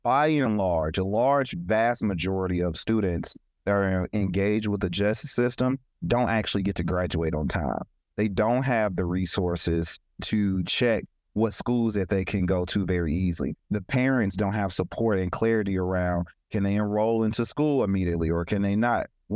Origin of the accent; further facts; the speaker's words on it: East St. Louis, Illinois, United States; So I grew up originally in East St. Louis, and it is both a place that is difficult to grow up in, but also you have so much love in the community.